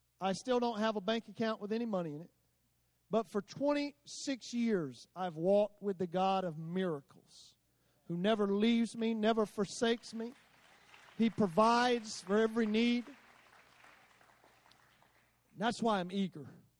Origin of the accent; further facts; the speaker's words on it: Americus, Georgia, United States; I'm from Americus, Georgia, just right down the road.